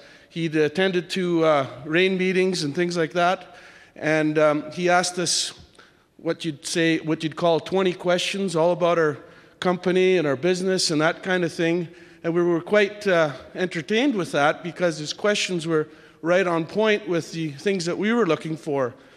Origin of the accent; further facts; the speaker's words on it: Fort Saskatchewan, Alberta, Canada; I'm from Fort Saskatchewan.